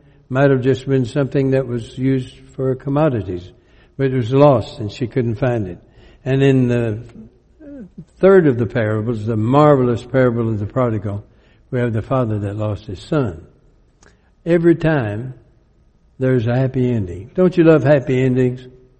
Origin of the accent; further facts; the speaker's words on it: Alabama, United States; I came from Alabama.